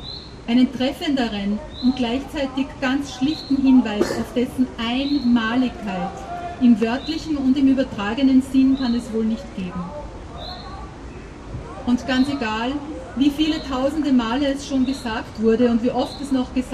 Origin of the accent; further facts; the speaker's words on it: Salzburg, Austria; der zweite meine Heimatstadt Salzburg